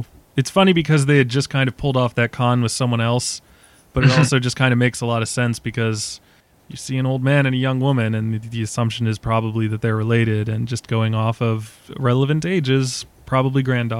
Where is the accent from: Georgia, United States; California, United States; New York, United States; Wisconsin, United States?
New York, United States; New York City; As an Irish New Yorker, I mean, I don't tell anyone shit.